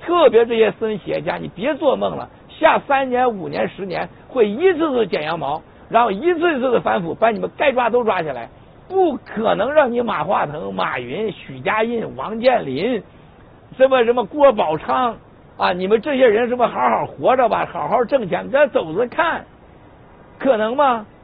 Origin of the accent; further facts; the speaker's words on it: Shandong, China; 我们山东老家有句话，